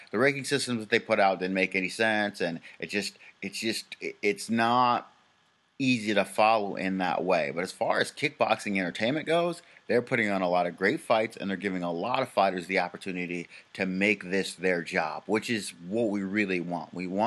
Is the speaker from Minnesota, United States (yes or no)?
yes; Minnesota, United States; Originally, I'm from Minnesota. When I was in Minnesota, the state over Wisconsin, we have rivals.